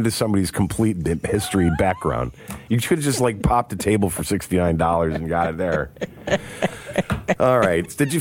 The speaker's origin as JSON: {"language": "English", "town": "Geneseo", "region": "New York", "country": "United States", "tie": "born or raised there", "said": "I grew up in Geneseo area, and we didn't. I grew up in houses built in 1814, and we lived with antiques"}